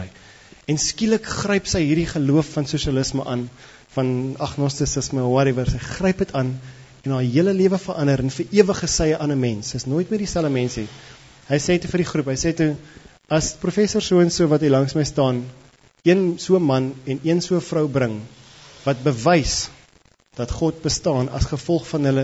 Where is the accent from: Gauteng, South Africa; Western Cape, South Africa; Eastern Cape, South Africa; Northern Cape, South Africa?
Northern Cape, South Africa; ek kom van die Noordkaap